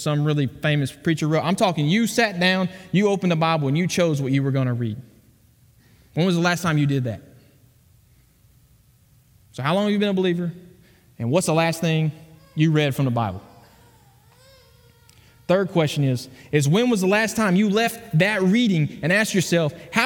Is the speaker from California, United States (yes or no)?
no; Bryant, Arkansas, United States; He was on furlough in my hometown of Bryant